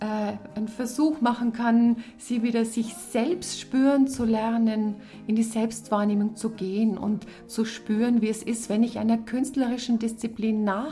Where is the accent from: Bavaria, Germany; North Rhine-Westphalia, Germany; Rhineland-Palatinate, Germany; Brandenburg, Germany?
Bavaria, Germany; Rosenheim; wir sind im September 2012 nach Bonstetten gezogen. Wir kommen ursprünglich aus dem Chiemgau, aus Rosenheim.